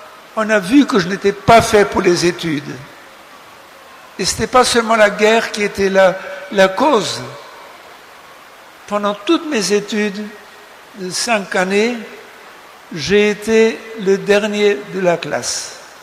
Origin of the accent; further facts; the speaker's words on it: Grand Est, France; Le curé de mon village, je suis lorrain, et de la Moselle qui avait été annexée